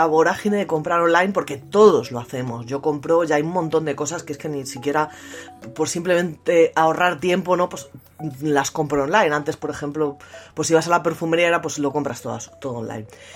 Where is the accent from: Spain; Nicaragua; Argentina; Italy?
Spain